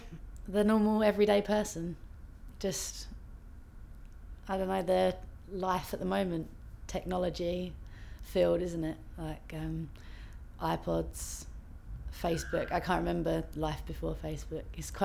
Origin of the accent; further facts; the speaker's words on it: East of England, United Kingdom; I come from Essex, and I'm 20.